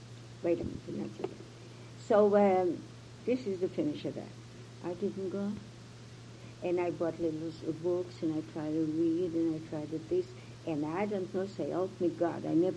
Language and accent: English; Russia; first language Russian; moved away; And she knew that I was from Russia, from there, and I knew Russian and all that stuff, but I didn't know that.